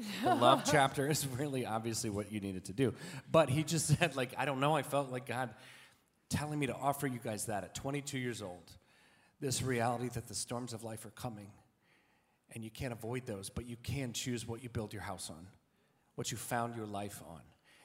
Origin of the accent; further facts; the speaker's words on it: Montgomery, Alabama, United States; now in Atlanta, United States; we're from the South originally. Catherine's from Athens, Georgia. I'm from Montgomery. Spent a lot of time around Florence, Mississippi, though, too, with my mom's family. And we live in Atlanta currently.